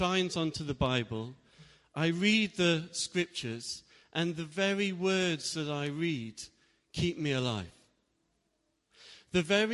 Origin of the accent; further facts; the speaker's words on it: Derby, East Midlands, United Kingdom; So many years ago, I'm originally from Derby. Anyone from Derby here?